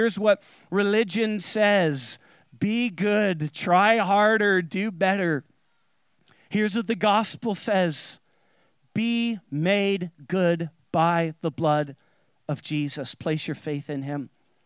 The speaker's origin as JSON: {"language": "English", "region": "Ontario", "country": "Canada", "tie": "born or raised there", "said": "I was born in the Niagara region, and I've been here for my whole life."}